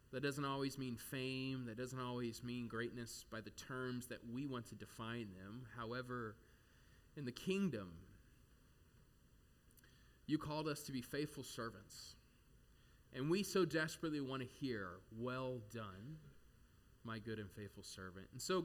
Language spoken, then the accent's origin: English; Arizona, United States; I am from Arizona, and shout out to Arizona.